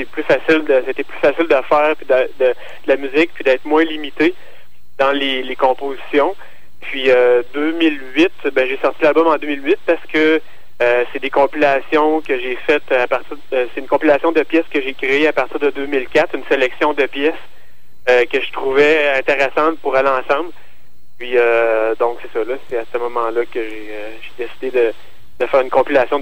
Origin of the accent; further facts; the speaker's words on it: Quebec City, Quebec, Canada; d'ailleurs je viens de la ville de Québec.